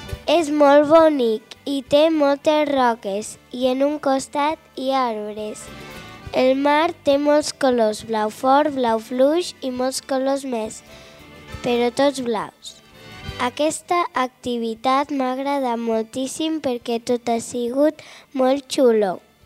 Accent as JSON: {"language": "Catalan", "town": "Verdú", "region": "Catalonia", "country": "Spain", "said": "sóc de Verdú i faig tercer."}